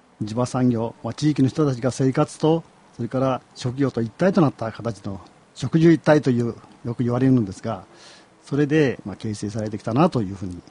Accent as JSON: {"language": "Japanese", "region": "Kyushu", "country": "Japan", "moved": "as an adult", "lives_now": "Kyoto, Japan", "said": "私はあの、もともと九州出身なんです。それで、どこかいいとこないかというのでたまたま来たのが京都でして、"}